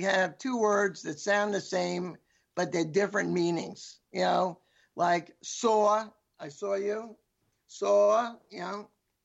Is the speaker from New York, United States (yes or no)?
yes; Lynbrook, New York, United States; And I grew up in Lynbrook.